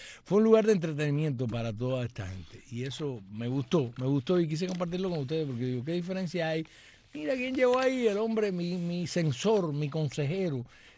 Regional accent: Cuba; como somos los cubanos

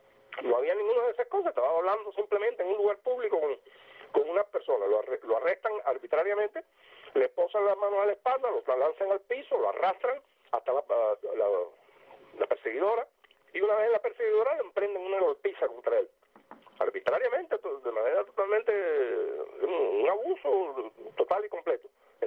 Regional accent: Cuba; nosotros tenemos, como cubanos, como ciudadanos que residimos aquí en esta isla

